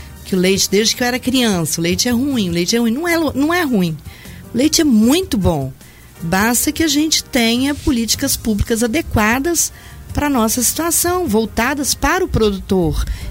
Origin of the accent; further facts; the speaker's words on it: Minduri, Minas Gerais, Brazil; also born or lived in Varginha; Sou daqui de Minduri também. Eu sou, nasci em Varginha, meus avós moram aqui. Meu pai, meu avô da Fazenda dos Lobos, era